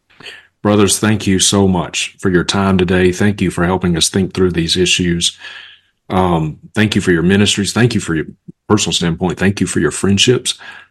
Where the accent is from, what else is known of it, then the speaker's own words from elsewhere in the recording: Vicksburg, Mississippi, United States; I'm originally from Vicksburg, which was about 45 miles due west of Jackson.